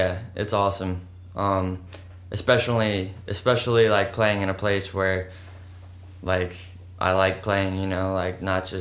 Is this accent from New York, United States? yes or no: no; New Orleans, Louisiana, United States; I'm from New Orleans, and my family's from New Orleans